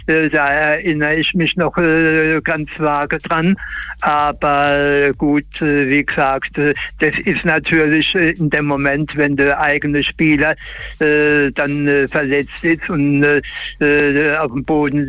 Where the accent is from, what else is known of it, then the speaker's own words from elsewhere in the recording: Ludwigshafen, Rhineland-Palatinate, Germany; Ich komme aus Ludwigshafen.